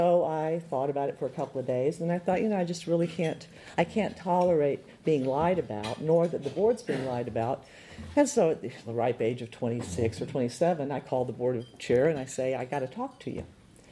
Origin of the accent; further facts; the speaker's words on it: Corpus Christi, Texas, United States; since I was representing my hometown, Corpus Christi at the time was 51% Latino and 9% African-American.